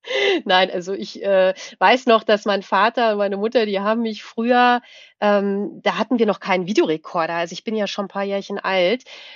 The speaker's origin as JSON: {"language": "German", "town": "Wolfsburg", "region": "Lower Saxony", "country": "Germany", "moved": "yes", "said": "Warum bin ich aus Wolfsburg weggegangen? Also ich wollte in die große, weite Welt."}